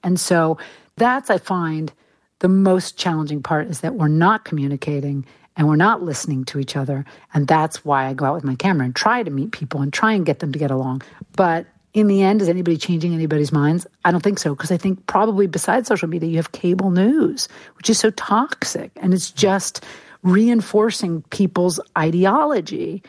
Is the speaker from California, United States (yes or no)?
yes; San Francisco, California, United States; now in Manhattan, United States; I'm from San Francisco. I live in Manhattan.